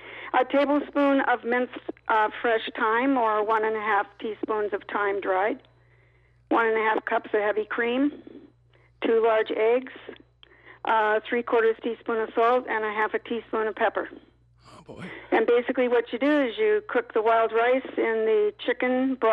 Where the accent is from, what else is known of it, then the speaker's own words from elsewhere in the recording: Duluth, Minnesota, United States; because originally I'm from Duluth, Minnesota, and my godfather was a full-blood Ojibwe.